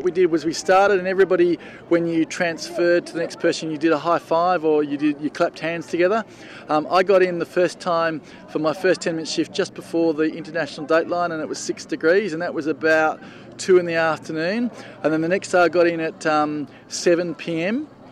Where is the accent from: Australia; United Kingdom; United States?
Australia; Sydney, New South Wales; I'm from Sydney, Australia, and I'm 43 years of age.